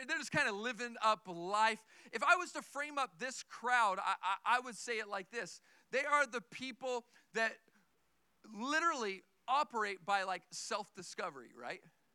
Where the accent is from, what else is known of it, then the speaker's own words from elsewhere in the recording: Tucson, Arizona, United States; But I didn't grow up in just one city. In fact, I was born and raised in Tucson.